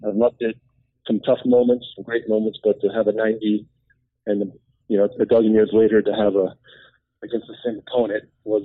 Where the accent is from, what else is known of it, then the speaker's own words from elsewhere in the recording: United States; being an American, the city, the energy of the place.